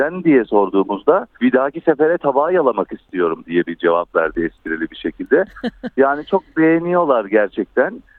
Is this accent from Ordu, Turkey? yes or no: no; Sivas, Turkey; Ben Sivaslıyım, Sivas usulü diyelim.